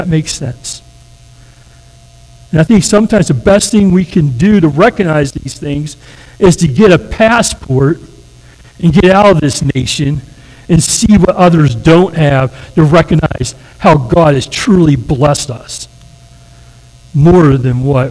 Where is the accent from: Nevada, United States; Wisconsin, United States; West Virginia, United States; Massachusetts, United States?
West Virginia, United States; now again, I'm just an old redneck from West Virginia. You know, born and raised in West Virginia.